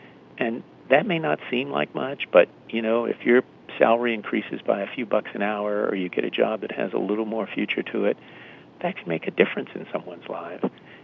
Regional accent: California, United States; in some states, like my home state of California, they're facing really significant cuts

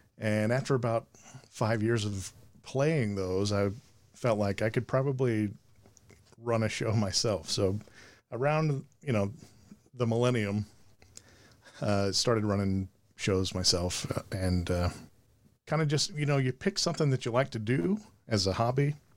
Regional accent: Springfield, United States; Well, I'm from Springfield.

